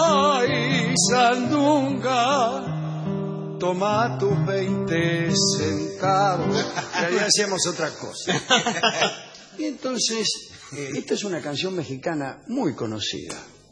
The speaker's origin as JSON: {"language": "Spanish", "country": "Greece", "said": "Los griegos, yo soy griego."}